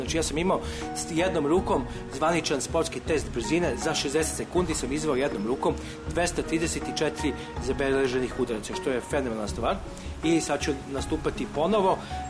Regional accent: Belgrade, Serbia; ja sam živio na Karaburmi

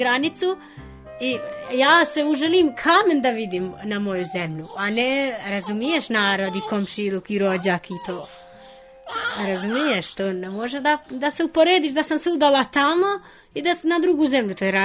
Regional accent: Albania; Serbian is a second language; Ja vičem, ja nemam veze s Kosovom, ja sam iz Albanije. Albanija i Kosova razlikuje. Ja vičem, ja sam iz Albanije. I katolik

